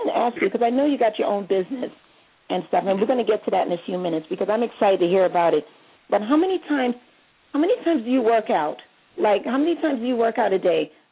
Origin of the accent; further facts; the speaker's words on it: New York, United States; That's our New York term. You're from upstate New York. I'm from New York City.